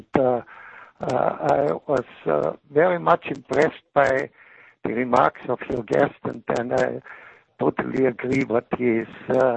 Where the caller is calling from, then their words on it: San Francisco, California, United States; Well, I'm a caller from San Francisco.